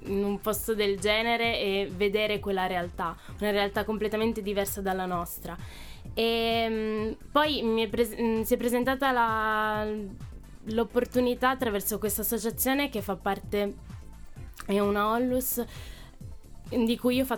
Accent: Turin, Piedmont, Italy; sono qui a Torino perché ci vivo, sono nata.

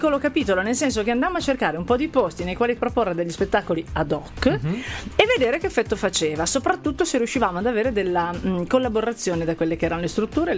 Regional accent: Turin, Piedmont, Italy; born there; io sono nata a Torino, la mia famiglia è di una parte di Monferrato che per una parte della mia vita è stata molto importante

